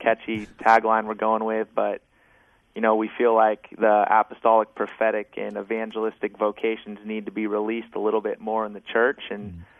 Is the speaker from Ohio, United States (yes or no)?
no; Bellevue, Washington, United States; I'm originally from Bellevue, so I'm back in the Northwest.